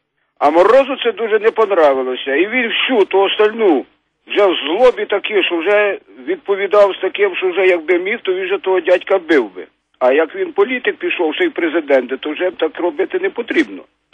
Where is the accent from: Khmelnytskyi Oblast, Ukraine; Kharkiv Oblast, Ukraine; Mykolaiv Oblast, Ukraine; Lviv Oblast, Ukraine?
Khmelnytskyi Oblast, Ukraine; я сам з Хмельниччини